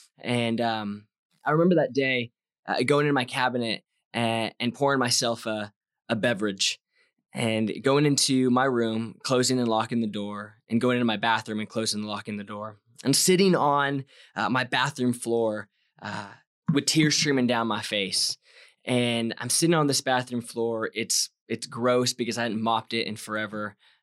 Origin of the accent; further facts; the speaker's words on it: California, United States; now in Texas, United States; My Twitter bio says I'm a Californian that has moved to Texas.